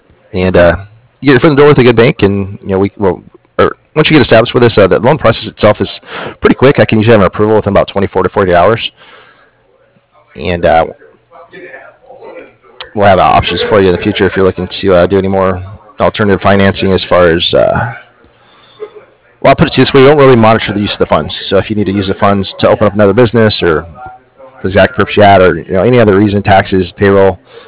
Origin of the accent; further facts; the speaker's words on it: Stephenville, Texas, United States; born there; I was born in Stephenville, Texas, but I know Addison.